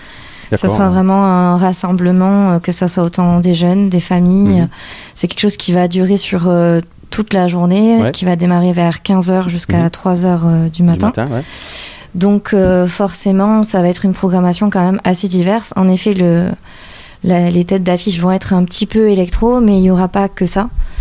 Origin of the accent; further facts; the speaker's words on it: Dax, Nouvelle-Aquitaine, France; born there; je suis née à Dax et je suis partie faire mes études un peu partout dans la région. Mais comme dit la chanson, je viens du sud et j'y reviens